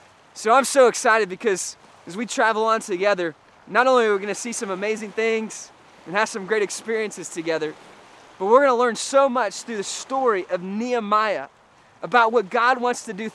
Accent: Holland, Michigan, United States; if you were to take a road trip to where I grew up in Holland, Michigan, you might see a beautiful lighthouse they call Big Red.

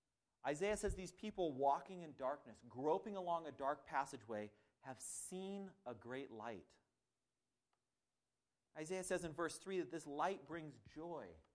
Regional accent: Whidbey Island, Washington, United States; Growing up on Whidbey Island, every year it was an annual tradition that our school would go on a field trip to Fort Casey.

